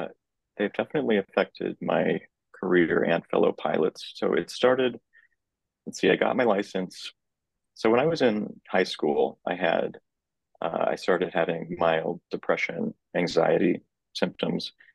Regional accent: West Coast, United States; also born or lived in Kansas; because I'm from Kansas, but I grew up in the West Coast

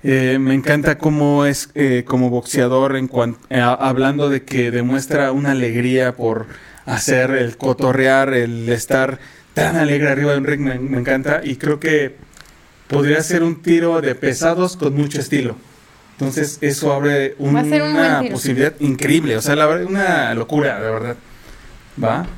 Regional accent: Mexico; como mexicano, era esa emoción bien, bien, bien, bien fuerte

